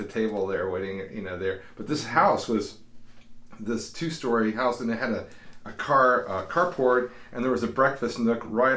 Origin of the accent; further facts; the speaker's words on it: Austin, Texas, United States; We grew up here in Austin because my mother did her doctorate at UT.